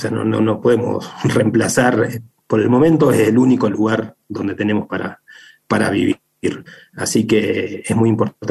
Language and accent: Spanish; Buenos Aires Province, Argentina; moved away as an adult; Yo soy de provincia de Buenos Aires, hace unos 5 o 6 años que estoy viviendo acá por la zona